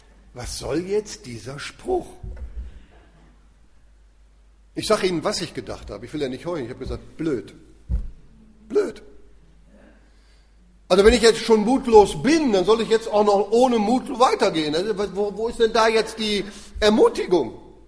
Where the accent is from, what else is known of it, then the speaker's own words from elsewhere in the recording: Zurich, Switzerland; wir kommen ja aus der Schweiz, aus Zürich, und abends dann nach Feierabend